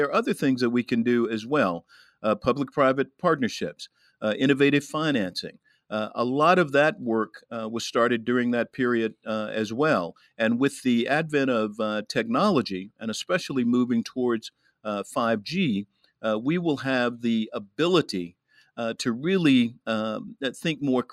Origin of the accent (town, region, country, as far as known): Arkansas, United States; born or raised there